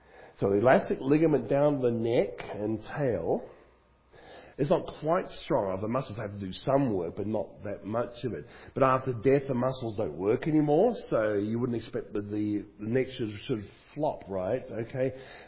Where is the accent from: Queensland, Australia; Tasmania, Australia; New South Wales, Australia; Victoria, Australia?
Queensland, Australia; in Queensland, Australia, my home state.